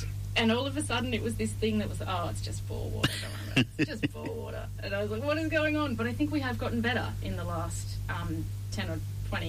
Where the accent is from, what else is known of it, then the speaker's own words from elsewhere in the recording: Mount Gambier, South Australia, Australia; But I came from Mount Gambier in South Australia, which is a limestone karstic environment, and the water there, the groundwater, was very clear and blue, and it was our drinking water